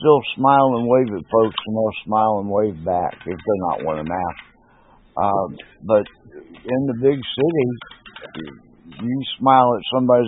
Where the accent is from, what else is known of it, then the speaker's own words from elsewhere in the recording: United States; Every time I go to a foreign country, I'm embarrassed to say I'm an American.